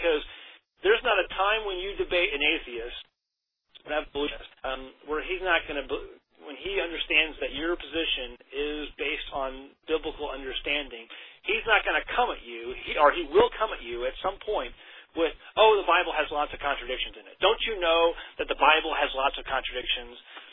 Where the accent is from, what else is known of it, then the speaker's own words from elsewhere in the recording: St. Louis, Missouri, United States; Born and raised in St. Louis, Missouri. I was raised in the Baptist Church my whole life.